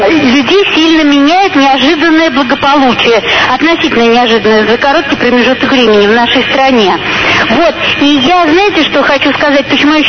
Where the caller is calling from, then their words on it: Moscow, Russia; Я из Москвы